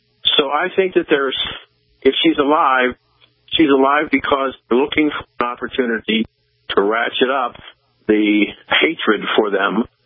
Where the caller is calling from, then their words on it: Dallas, Texas, United States; I am calling you from Dallas, Texas.